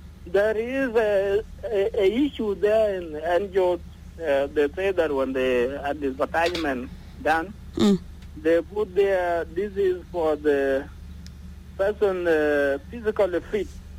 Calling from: Munich, Bavaria, Germany; Yeah, I'm fine. … from Munich.

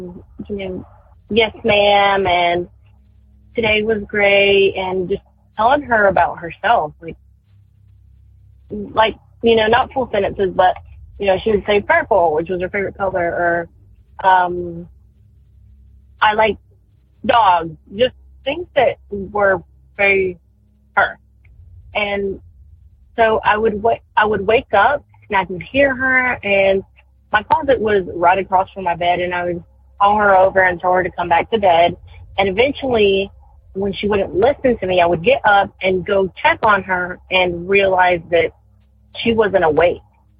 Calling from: North Carolina, United States; I am calling from North Carolina

